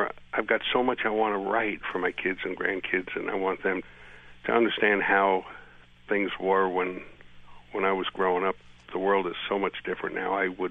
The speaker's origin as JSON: {"language": "English", "region": "New Jersey", "country": "United States", "tie": "born there", "said": "Well, I was born in New Jersey back in a time when New Jersey had a lot of woods and swamp."}